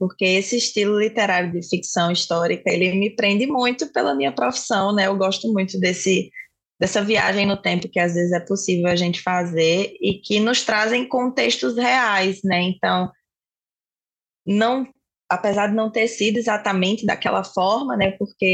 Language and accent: Portuguese; João Pessoa, Paraíba, Brazil; accent: Northeastern Brazilian; pelo meu sotaque, eu sou aqui do Nordeste, eu falo de João Pessoa, Paraíba, e sou apaixonada aqui pelo meu país Nordeste